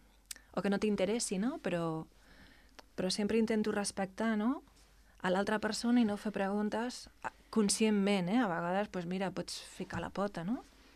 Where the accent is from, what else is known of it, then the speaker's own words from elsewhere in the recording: Cerdanyola del Vallès, Catalonia, Spain; ara ja quasi farà més anys que estic aquí que a Cerdanyola